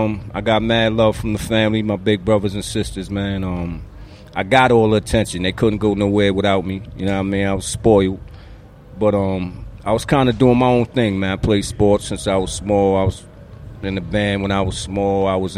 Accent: Long Island, New York, United States; born there; I was born in Southside, man.

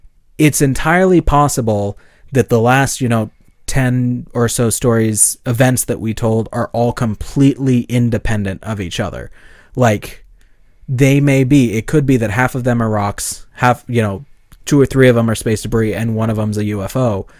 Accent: Boise, Idaho, United States; In case you didn't know, we're from Boise.

